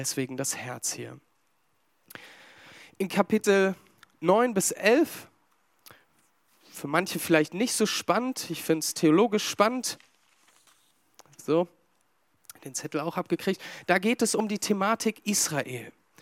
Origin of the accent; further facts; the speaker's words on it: Berlin, Germany; also born or lived in England; gebürtiger Engländer. Ich bringe eine andere Kultur mit in unsere Glaubensgemeinschaft hinein, als vielleicht du. Dann komme ich auch noch zusätzlich aus Berlin.